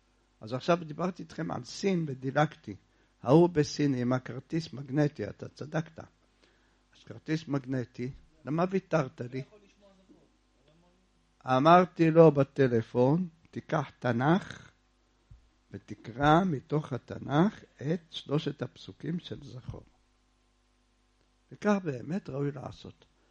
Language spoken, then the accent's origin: Hebrew; Jerusalem, Jerusalem District, Israel; אתם, אנחנו ירושלמים, מה נעשה?